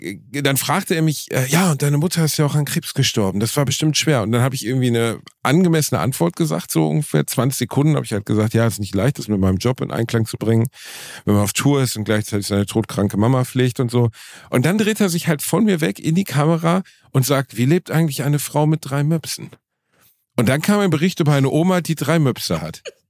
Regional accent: Gelsenkirchen, North Rhine-Westphalia, Germany; dass mich das dann an meine Heimat Gelsenkirchen erinnern würde

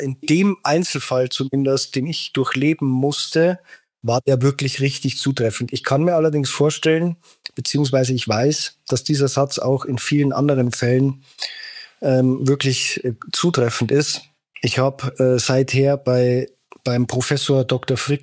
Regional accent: Landshut, Bavaria, Germany; einen Standort nahe Landshut gewonnen, wo ich herkomme, die Stadt Landshut, kann man ja sagen.

